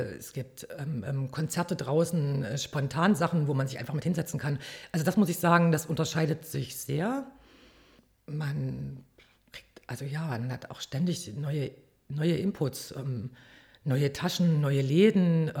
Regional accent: Quenstedt, Saxony-Anhalt, Germany; Also ich komme aus Quenstedt, habe dann in Quenstedt gelebt und war im Karnevalsverein.

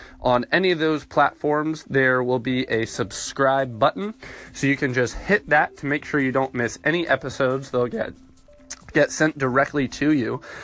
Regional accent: Virginia, United States; I grew up in Virginia, wound up going to Georgia for college at Emory University

